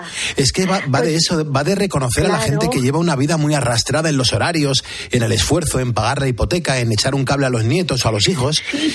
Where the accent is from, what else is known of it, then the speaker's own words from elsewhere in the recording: Spain; Aquí somos lo que somos, somos españoles.